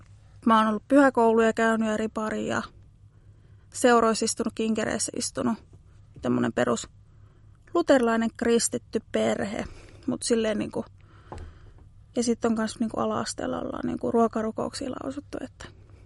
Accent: Kainuu, Finland; moved away as an adult; now in Kerava, Finland; mä oon Kainuusta muuttanut tänne 3 vuotta sitten henkilökohtaisen avustajan töitä teen. Ja 30-vuotias nuori nainen

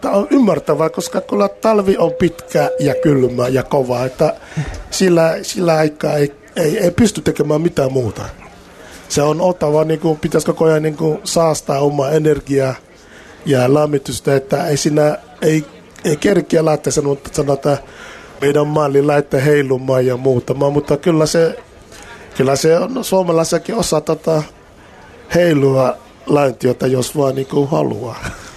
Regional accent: Ghana; Finnish is a second language; now in Finland; olen sanatta Gaanasta kotoisin, nykyään suomalainen. Ja 95 keväällä tulin Suomeen.

